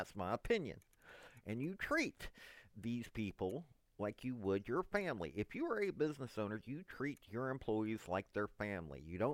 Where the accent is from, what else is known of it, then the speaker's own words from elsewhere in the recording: Tennessee, United States; It's not because he's from Alabama. I'm from Tennessee.